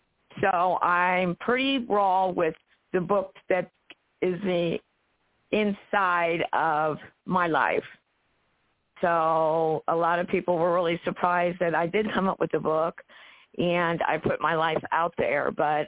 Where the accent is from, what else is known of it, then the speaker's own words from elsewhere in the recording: Ohio, United States; I am from Ohio, the Buckeye State, of course.